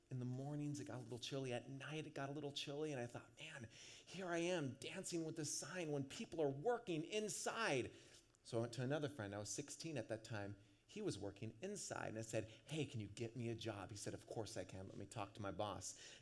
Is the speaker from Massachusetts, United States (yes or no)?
no; Stanwood, Washington, United States; where I grew up in Stanwood, Washington, not a lot of people worked when they were 15